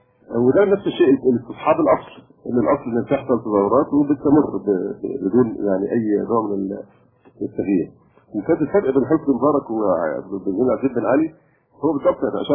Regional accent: Egypt; لكن عندنا في مصر لا شك كان هناك قدر كبير جدا من حرية التعبير

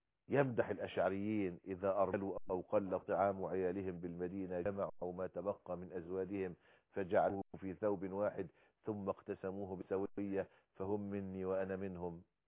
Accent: Egypt; بلدنا مصر

